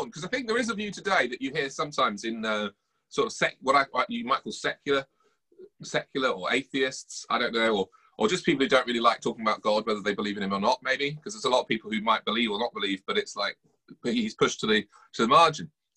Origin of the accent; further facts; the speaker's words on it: United Kingdom; because we're British, because us British tend to be a little bit polite